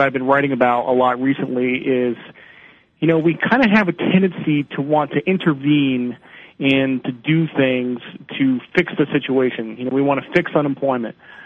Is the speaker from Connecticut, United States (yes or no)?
yes; Connecticut, United States; I grew up in Connecticut, but on the other side of Connecticut, you know, eastern Connecticut, kind of towards Rhode Island, it's a little swampy and it's a little backwards